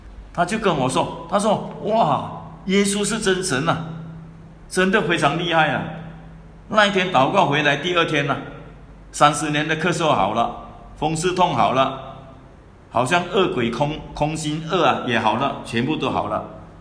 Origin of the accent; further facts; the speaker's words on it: Fujian, China; 我们是福建人啊